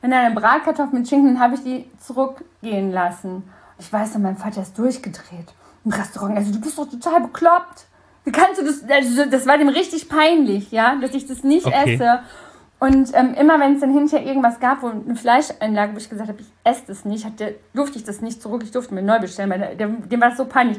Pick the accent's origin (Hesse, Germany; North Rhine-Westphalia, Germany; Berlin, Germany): North Rhine-Westphalia, Germany; ich komme ja aus dem Sauerland